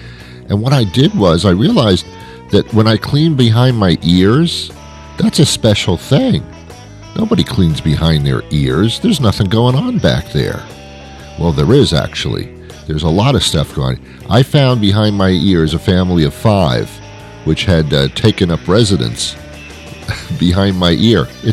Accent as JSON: {"language": "English", "region": "East Coast", "country": "United States", "said": "But I'm not from California. I'm from the East Coast of the country."}